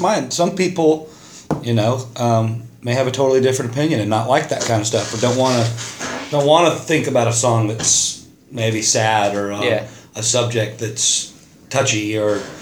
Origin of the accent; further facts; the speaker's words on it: Arizona, United States; that's the way we partied when I was a kid growing up in Arizona.